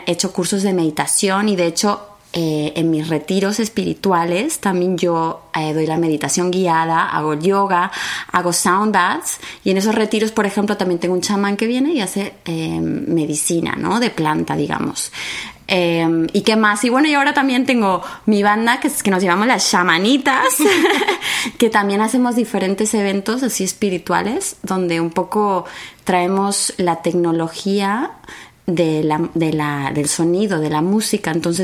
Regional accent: Argentina; also born or lived in Spain; now in Los Angeles, United States; soy argentina. Viví muchos años en España, pero como verás, güey, o sea, también tengo el acento mexicano, güey. Porque aquí en Los Ángeles

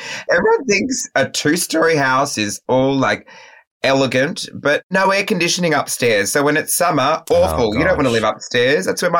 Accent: Melbourne, Victoria, Australia; because I grew up in Melbourne, even just seeing them on our trains

